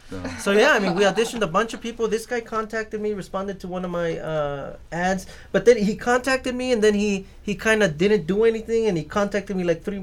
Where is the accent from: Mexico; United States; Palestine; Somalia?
Mexico; We both speak Spanish, but, you know, I'm Mexican, and he's from Chile.